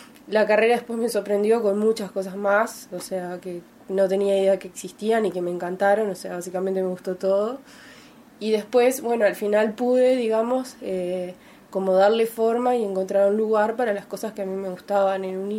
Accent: Salto, Uruguay; considerando, digamos, que la carrera arrancó en Salto, yo soy de Salto

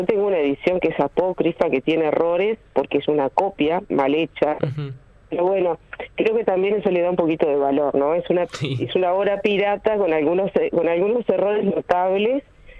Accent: Uruguay; a nosotros como uruguayos y como lectores no nos cabe ninguna duda acerca del talento que hay acá

